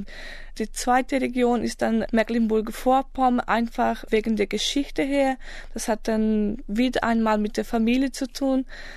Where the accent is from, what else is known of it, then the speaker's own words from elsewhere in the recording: Brazil; German is a second language; Ich komme aus Brasilien. Ich bin im Jahr 1987 geboren. Ich unterrichte Deutsch in einer privaten Schule in Südbrasilien.